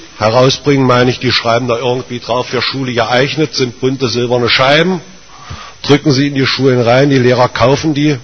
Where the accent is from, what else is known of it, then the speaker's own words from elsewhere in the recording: Berlin, Germany; ich komme aus Berlin-Marzahn, arbeite dort im Gymnasium.